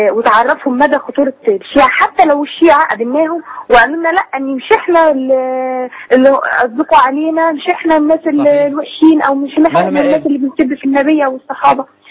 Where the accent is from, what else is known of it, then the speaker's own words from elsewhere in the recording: Egypt; now in Dubai, United Arab Emirates; أنا مصرية بس عايشة في دبي